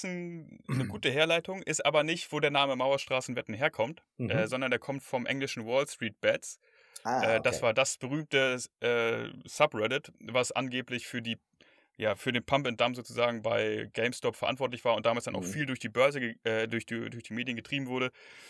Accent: Hamburg, Germany; ich komme aus Hamburg, aber jetzt dieses Wochenende bin ich nicht da.

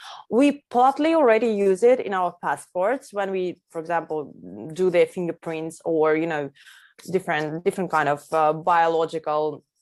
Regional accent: Belarus; English is a second language; you are from Belarus, so and I'm also from Belarus

